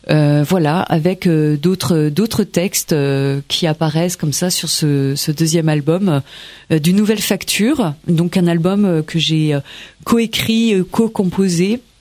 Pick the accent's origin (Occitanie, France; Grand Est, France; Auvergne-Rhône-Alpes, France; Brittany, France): Grand Est, France; born there; je suis une Alsacienne. Je suis née